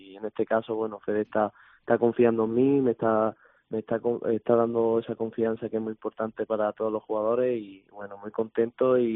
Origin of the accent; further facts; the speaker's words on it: Algarinejo, Andalusia, Spain; la verdad que mi pueblo Algarinejo se vuelca cada vez que puede conmigo